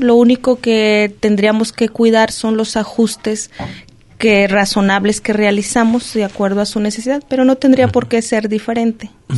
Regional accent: San Martín de Bolaños, Jalisco, Mexico; yo soy originaria de San Martín de Bolaños

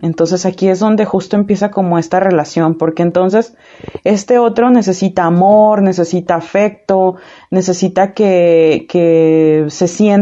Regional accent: Mexico

